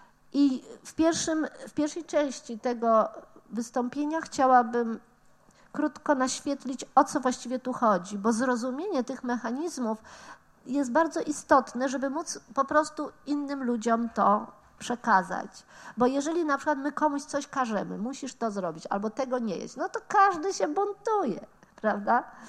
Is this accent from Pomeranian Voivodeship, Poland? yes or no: yes; Gdańsk, Pomeranian Voivodeship, Poland; Ja pochodzę z Gdańska, wywodzę się z Gdańska, z Akademii Medycznej.